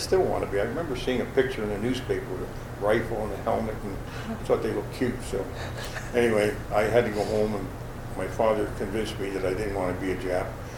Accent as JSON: {"language": "English", "town": "New Britain", "region": "Connecticut", "country": "United States", "tie": "born there", "said": "I was born in New Britain, Connecticut on the 15th of December of 1938."}